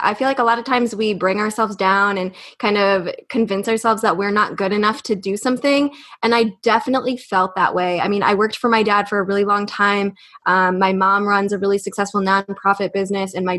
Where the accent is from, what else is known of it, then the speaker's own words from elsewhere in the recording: United States; We're from the States, but he moved to Hungary, I don't know, 5-6 years ago.